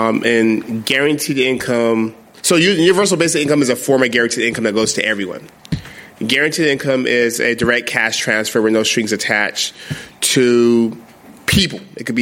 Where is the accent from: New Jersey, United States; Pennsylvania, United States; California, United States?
California, United States; Stockton; I'm from Stockton, California. It's a city in California, about 320,000 people, 30% poverty.